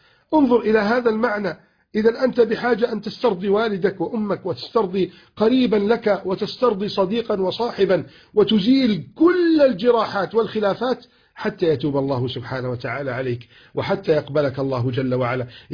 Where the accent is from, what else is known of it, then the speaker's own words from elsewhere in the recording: Egypt; بلدنا مصر